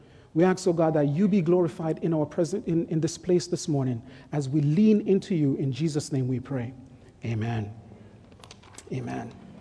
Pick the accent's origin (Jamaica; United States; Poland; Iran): Jamaica; I'm from Jamaica, and there are certain communities in Jamaica that they're close to the sea and they're close to the river.